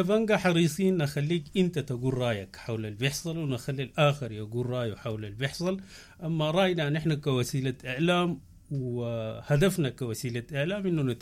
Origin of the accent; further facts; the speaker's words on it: Sudan; إحنا كلنا سودانيين